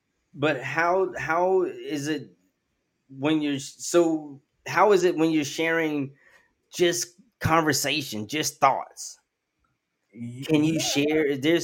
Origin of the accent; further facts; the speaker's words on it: Ghana; Because you're from Kenya and I'm from Ghana, and I'm not gonna blow up the bridge.